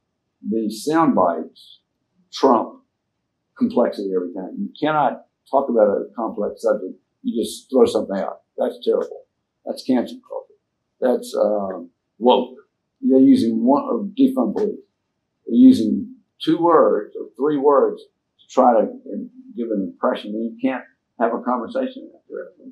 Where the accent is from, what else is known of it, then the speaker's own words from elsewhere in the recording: the South, United States; I grew up in the South here during Jim Crow days.